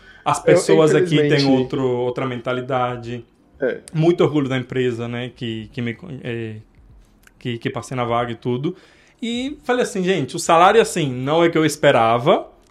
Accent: Cuba; born there; Portuguese is a second language; com tudo que eu passei desde que eu nasci em Cuba, até minha vida

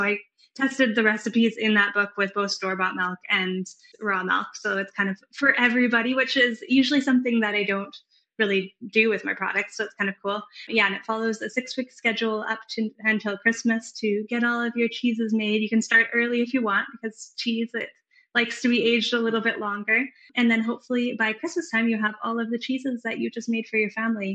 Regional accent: Canada; and I was from Canada.

